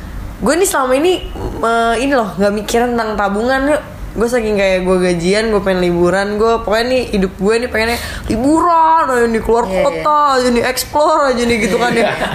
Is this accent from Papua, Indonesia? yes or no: no; Jakarta, Indonesia; kita kan anak Romangun ya, pasti kita tuh besarnya di Lawangmangun tapi mainnya ke rumah Pondok Kopi.